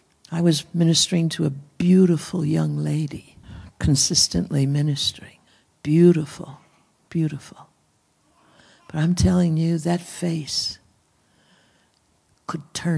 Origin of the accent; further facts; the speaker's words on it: Renovo, Pennsylvania, United States; I was born in the hills. … for Penn's Woods, Sylvania. Okay, so I'm native. I was born in Renova, coal mining town, that-a-way or whichever way.